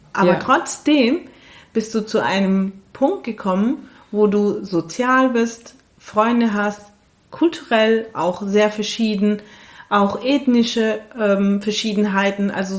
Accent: Turkey; wir sind aus irgendeiner kurdischen Stadt und sagen, wir sind aus der Türkei, sondern wir sind wirklich aus der Türkei.

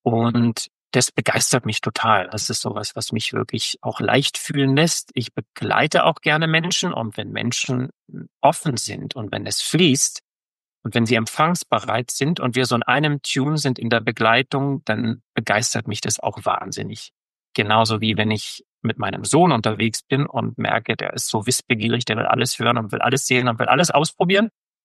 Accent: Berlin, Germany; wir leben zwischen Stuttgart und Ulm im Süden Deutschlands. Ursprünglich komme ich aus Berlin.

